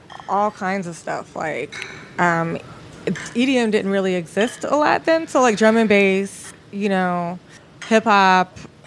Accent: Tampa, Florida, United States; I grew up in Tampa, Florida.

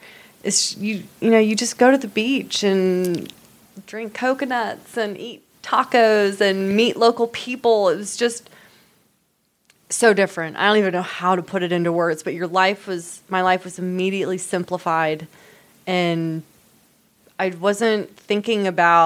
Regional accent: United States; And I never wanted to tell people I was from the United States.

